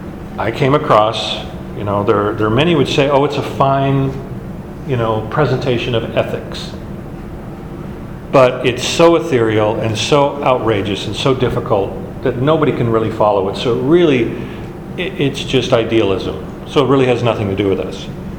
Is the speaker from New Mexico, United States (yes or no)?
no; Alaska, United States; I grew up in Alaska. They have mountains. Okay, they have the real thing.